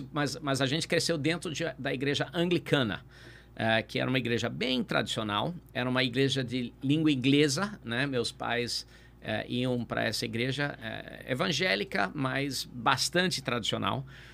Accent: Rio de Janeiro, Brazil; a gente mora agora no Itanhangá, mas a maior parte da minha infância eu cresci na Freguesia, que é pertinho. O bairro aqui de Jacarepaguá.

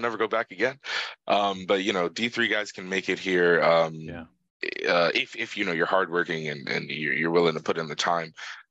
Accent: Baltimore, Maryland, United States; And then growing up in Baltimore

